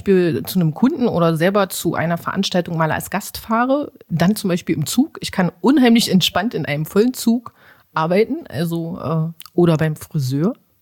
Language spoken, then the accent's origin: German; Magdeburg, Saxony-Anhalt, Germany; also born or lived in Bulgaria; Ich lebe hier in Magdeburg, seitdem ich 5 bin. Gebürtig bin ich eigentlich aus Bulgarien, also von daher eine kleine Reise hinter mir.